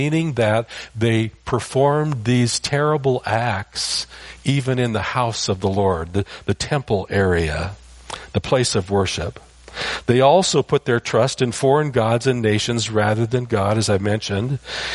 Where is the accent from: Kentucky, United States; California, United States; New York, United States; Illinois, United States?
California, United States; San Jose; also born or lived in Iowa; I grew up in San Jose, California. Most of you probably think I lived forever in Iowa because I talk about it all the time. But really, I was only there till I was about four. And then we moved to San Jose